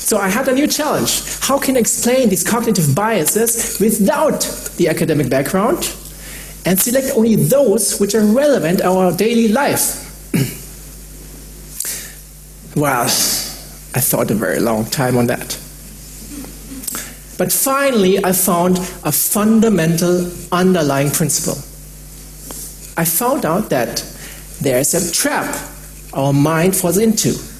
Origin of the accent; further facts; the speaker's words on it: Munich, Bavaria, Germany; I'm 43 years old and I was born here in Munich and I grew up here in Germany.